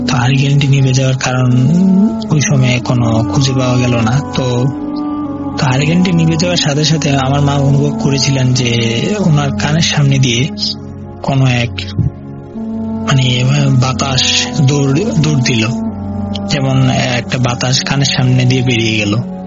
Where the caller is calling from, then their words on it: Comilla, Chittagong Division, Bangladesh; কুমিল্লা জেলার কোনায় গ্রাম থেকে বলছি।